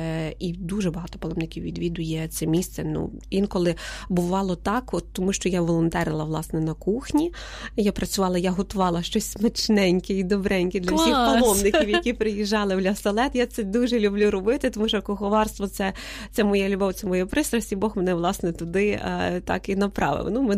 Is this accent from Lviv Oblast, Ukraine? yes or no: yes; Lviv, Lviv Oblast, Ukraine; я сама зі Львівщини, я сама зі Львова